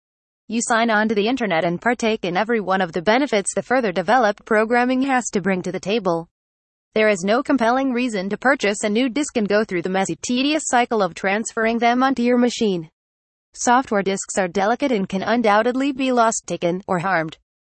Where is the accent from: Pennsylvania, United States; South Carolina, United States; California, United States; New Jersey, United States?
Pennsylvania, United States; from Pennsylvania and USA.